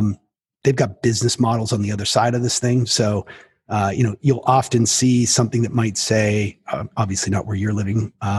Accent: Canada; I'm Canadian.

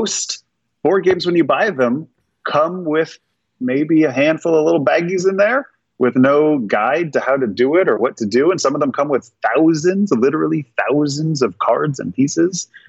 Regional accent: California, United States; when you're born and raised in California, you've lived here long enough, you never think it's done.

